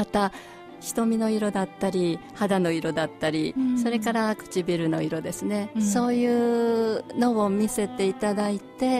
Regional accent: Shikoku, Japan; now in Maizuru, Japan; 舞鶴に来まして、もう30年なりますけれども

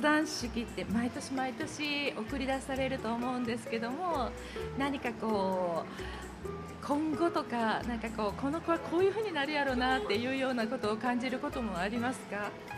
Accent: Osaka, Japan; 私実はね誰にもまだ言ってなかったんですけど、大阪の出身なんですけどね

